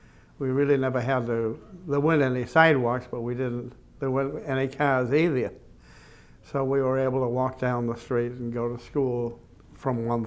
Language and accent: English; Natick, Massachusetts, United States; also born or lived in Boston; I grew up in Natick because my mother and father came here when I was very young, maybe 6 months or something like that. And we settled in East Natick